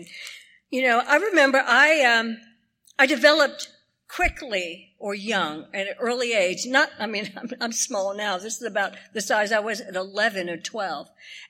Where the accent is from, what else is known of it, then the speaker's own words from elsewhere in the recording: the South, United States; I grew up in the South during the time of lynchings.